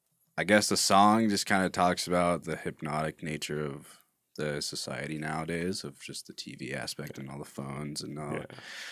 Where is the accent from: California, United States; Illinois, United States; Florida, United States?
California, United States; Quincy; we're from Quincy, California. Ever heard of that?